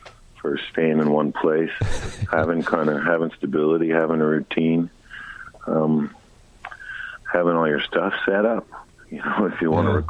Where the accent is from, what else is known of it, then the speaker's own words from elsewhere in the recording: Edmonton, Alberta, Canada; I'm from Edmonton.